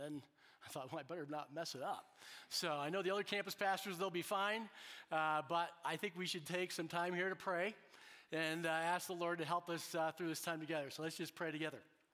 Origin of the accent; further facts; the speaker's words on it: England, United Kingdom; Now, because we're English, because we're modern, we totally miss the emotion.